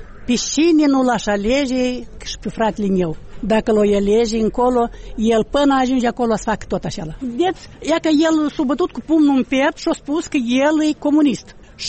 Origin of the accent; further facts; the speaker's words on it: Moldova; Suntem moldoveni și români din talpa asta